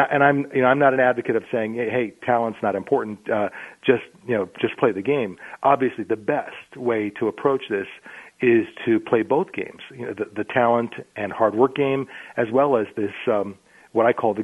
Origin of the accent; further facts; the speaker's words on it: North Dakota, United States; also born or lived in San Diego; now in Minneapolis, United States; I am from Minneapolis. I actually grew up in North Dakota and then moved to Minneapolis. Took a little side trip to San Diego for about 10 years and then eventually made my way back here.